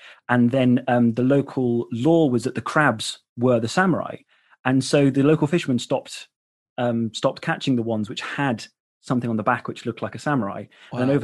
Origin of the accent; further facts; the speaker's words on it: Midlands, United Kingdom; So I grew up in the Midlands in England.